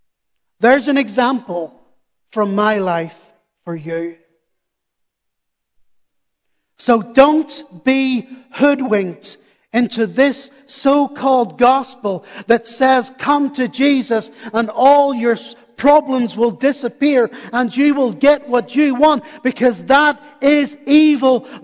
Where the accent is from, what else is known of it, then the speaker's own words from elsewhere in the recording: Northern Ireland, United Kingdom; I come from Northern Ireland. For 30 years, we lived in a war zone with terrorism, etc., etc.